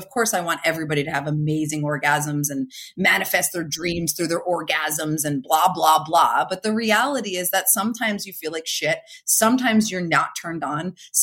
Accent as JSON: {"language": "English", "region": "New Jersey", "country": "United States", "lives_now": "California, United States", "said": "I mean, I'm from New Jersey originally. I live in California now."}